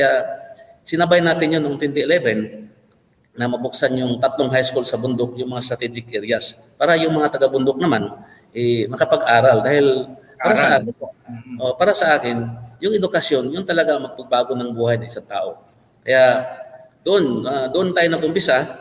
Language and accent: Tagalog; Tuburan, Central Visayas, Philippines; born there; ako, pinanganak ako dito sa Tuburan noong 1961.